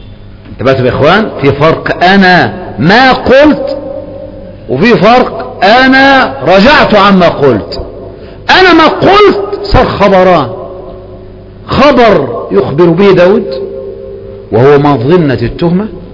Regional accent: Egypt; مصري، ما احنا مصريين بقى لازم نجيب

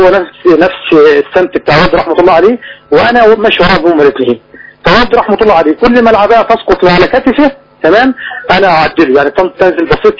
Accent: Egypt; now in Saudi Arabia; عندنا في مصر يعني او معنى صح هنا في المملكه

